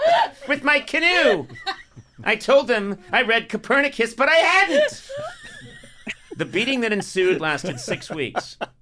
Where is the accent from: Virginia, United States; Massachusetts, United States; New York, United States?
Massachusetts, United States; Boston; Well, I grew up in Boston, Massachusetts.